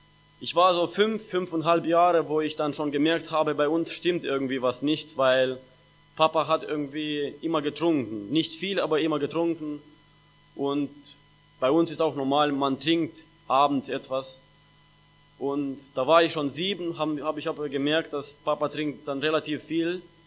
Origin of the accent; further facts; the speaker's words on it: Moldova; ich komme aus Moldawien, ich bin verheiratet, ich habe eine Frau und eine Tochter und seit 13 Jahren bin ich Christ. Ich bin in eine gläubige Familie